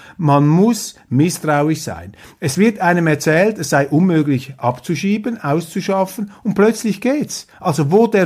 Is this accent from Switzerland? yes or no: yes; Switzerland; Davon halte ich nichts und ich muss Ihnen als Schweizer sagen